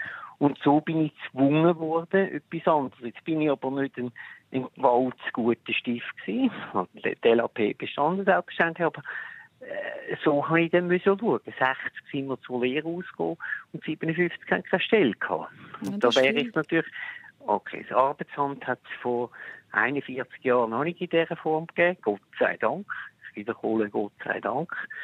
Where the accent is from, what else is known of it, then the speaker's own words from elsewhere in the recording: Winterthur, Zurich, Switzerland; Ich bin in Wülflingen, also im Kantonsspital Winterthur geboren, aber ich bin in Wülflingen geboren und ich bin in Wülflingen in die Schule und ich habe in Winterthur die Östlehre gemacht.